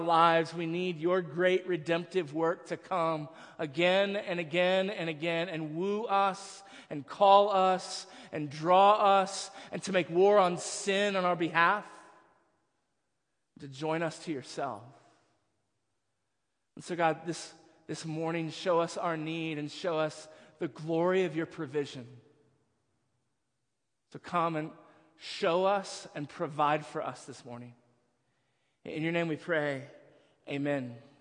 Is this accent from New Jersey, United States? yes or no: no; Texas, United States; Again, I grew up in Texas.